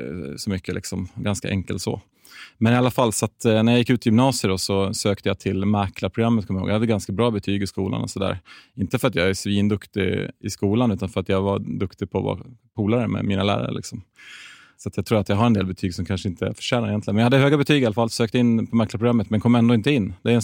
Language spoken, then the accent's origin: Swedish; Gävle, Gävleborg County, Sweden; 35 år fyllda, född och uppvuxen i Gävle. 20 mil norr om Stockholm, för er som är stockholmare. Jag var väl den enda som inte tog sig därifrån.